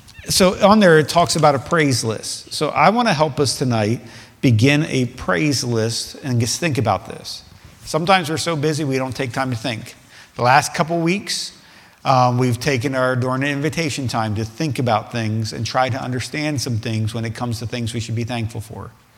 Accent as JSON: {"language": "English", "country": "United States", "tie": "born there", "said": "It's only by your goodness I was born in America."}